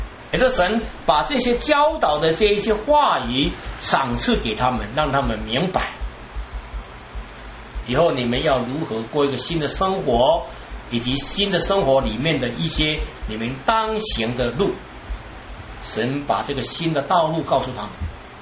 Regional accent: China; 它类似于我们现在我们中国人所谓的言语。

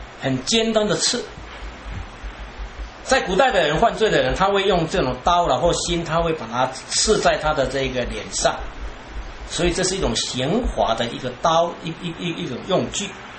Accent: China; 它类似于我们现在我们中国人所谓的言语。

